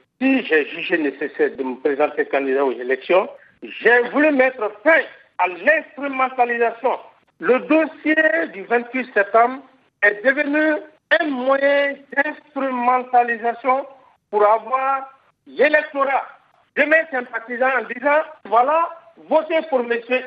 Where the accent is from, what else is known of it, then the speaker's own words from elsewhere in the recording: Guinea; born there; suis un citoyen guinéen. Au vu de la constitution guinéenne, rien ne peut m'empêcher de m'y rendre dans mon pays natal